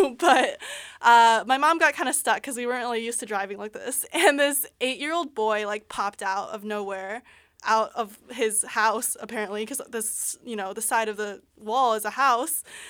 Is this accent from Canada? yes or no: no; China; But my mom drove in China a lot because we're from China, so at least she had some practice.